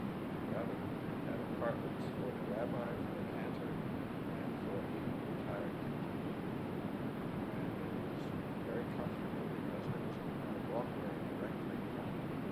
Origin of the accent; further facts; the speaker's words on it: Washington, United States; born there; I was born on March 13th, 1930, in Washington.